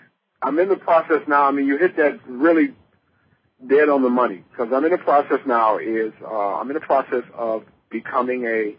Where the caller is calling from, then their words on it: Cleveland, Ohio, United States; I'm calling from Cleveland, Ohio.